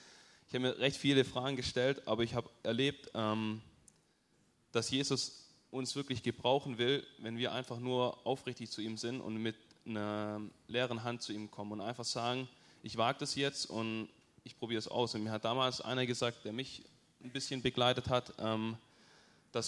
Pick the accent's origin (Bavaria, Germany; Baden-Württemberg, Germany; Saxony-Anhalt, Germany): Baden-Württemberg, Germany; Darmsheim; Ich komme aus Darmsheim bei Sindelfingen